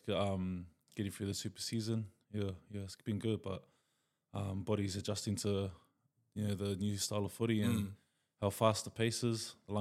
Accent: Palmerston North, Manawatū-Whanganui, New Zealand; Palmy, Palmerston North, 102. Born and bred there. Proud of my home, but it's a lot different to the Auckland lifestyle

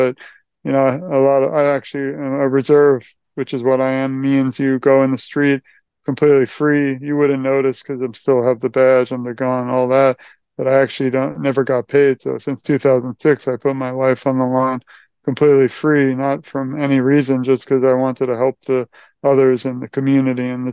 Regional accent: New York, United States; Growing up in New York, we had really nothing

